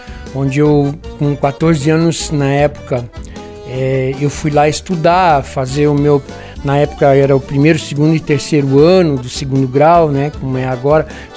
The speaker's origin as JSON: {"language": "Portuguese", "town": "Joinville", "region": "Santa Catarina", "country": "Brazil", "tie": "born there", "said": "Eu sou joinvilense, nasci lá e criado no mundo, vamos no dizer mundo."}